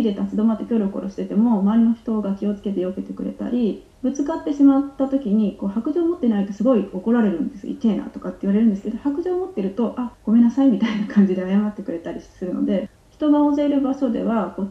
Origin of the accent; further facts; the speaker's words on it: Shizuoka, Japan; 地元は静岡なんですけど